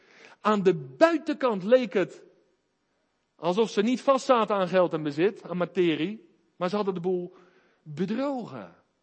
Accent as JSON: {"language": "Dutch", "region": "South Holland", "country": "Netherlands", "said": "Ik kom uit het Westland. Daar had iedereen wel een bijnaam."}